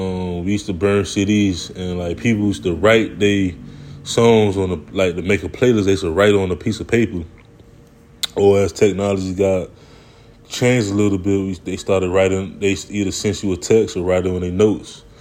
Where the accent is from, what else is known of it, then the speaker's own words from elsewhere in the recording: Miami, Florida, United States; I'm from Miami, born and raised Miami-Dade County, right?